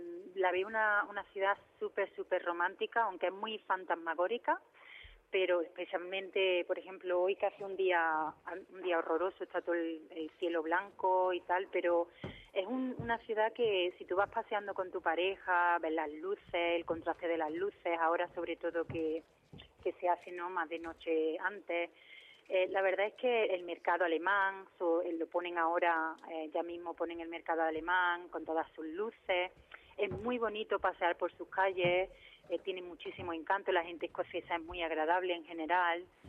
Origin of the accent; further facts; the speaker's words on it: Córdoba, Andalusia, Spain; Y yo soy muy cordobesa, que siempre estoy llevando Córdoba por todos lados